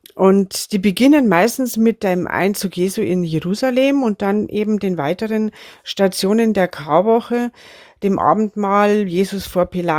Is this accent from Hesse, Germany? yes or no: no; Bavaria, Germany; Bei uns in Bayern waren die Fastenspeisen bei die einfachen Leuten eher Nudeln und Mehlspeisen